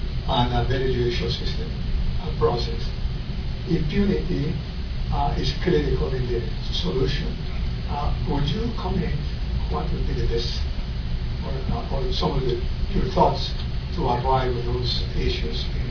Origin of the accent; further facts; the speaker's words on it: Colombia; I'm originally from Colombia, and we have similar experiences in our recent history.